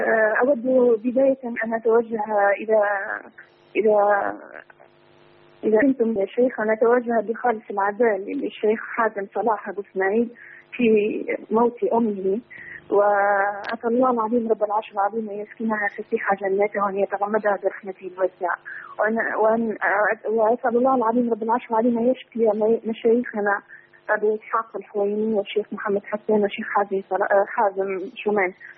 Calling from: Tunisia; من تونس، وقد كلمت فضيلتكم الأسبوع الماضي

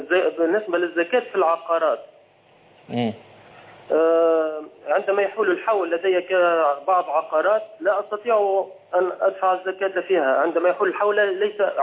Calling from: Tunisia

